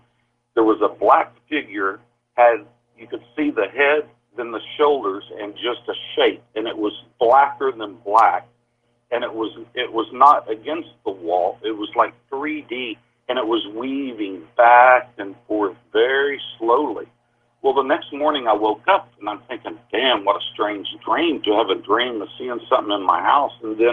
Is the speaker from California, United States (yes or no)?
no; Oklahoma, United States; moved away as an adult; now in Siem Reap, Cambodia; I'm originally from Oklahoma, but I'm retired over here in Siem Reap.